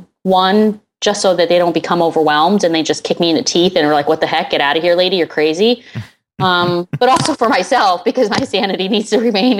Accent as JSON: {"language": "English", "region": "Connecticut", "country": "United States", "also_born_or_lived": "Jersey City / Hoboken", "said": "I'm from Connecticut. Same difference. Listen, I lived in Jersey. It was in Jersey City and Hoboken. It's all rubbed off on me."}